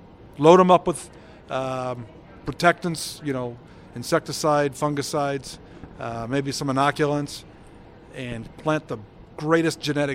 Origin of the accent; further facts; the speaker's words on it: Illinois, United States; since I'm from Illinois, we'll talk about what I know.